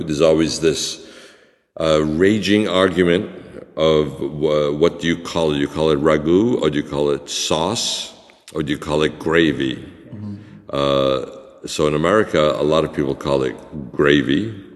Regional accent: Boston, Massachusetts, United States; But the funny thing is, I grew up in Boston, which is a heavily Irish populated city, but also Italian.

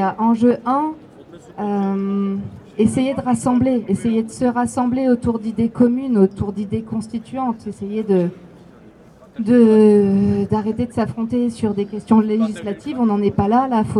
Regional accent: Provence-Alpes-Côte d'Azur, France; Je viens de la Côte d'Azur, hein, pour vous expliquer.

